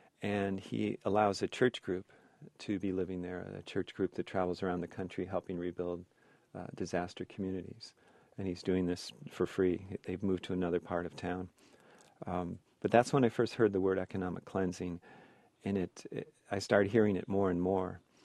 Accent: Hyde Park, Illinois, United States; As a small kid growing up in Hyde Park, my mom was a single mom

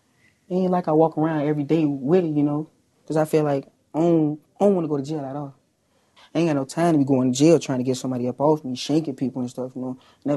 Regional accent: Chicago, Illinois, United States; I'm from Chicago.

